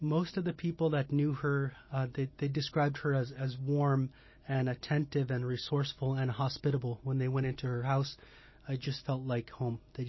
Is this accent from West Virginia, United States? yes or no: no; Napaskiak, Alaska, United States; coming from Napaskiak, where we didn't have dance until I was in probably junior high school.